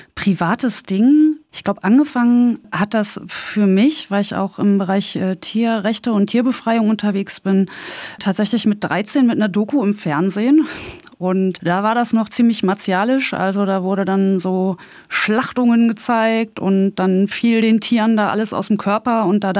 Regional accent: North Rhine-Westphalia, Germany; ich bin so ein bisschen im Ruhrpott auch groß geworden, ne?

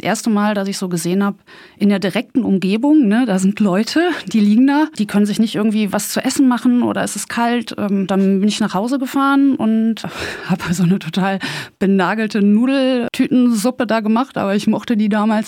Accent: North Rhine-Westphalia, Germany; also ich bin so ein bisschen im Ruhrpott auch groß geworden, ne?

